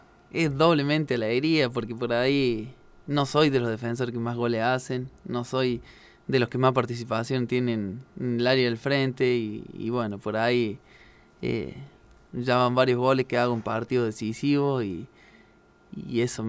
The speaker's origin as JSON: {"language": "Spanish", "town": "Río Tercero", "region": "Córdoba", "country": "Argentina", "said": "Sí, yo soy de Río Tercero."}